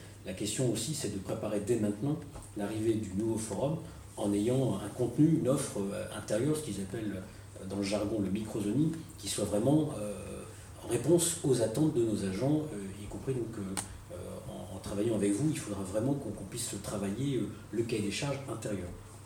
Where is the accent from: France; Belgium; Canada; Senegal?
France; Hauts-de-France; Personnellement, je suis nordiste d'origine.